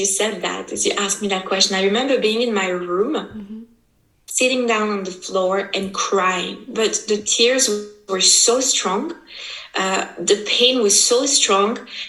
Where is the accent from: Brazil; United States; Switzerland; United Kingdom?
Switzerland; So I grew up here in Switzerland, and my father raised me.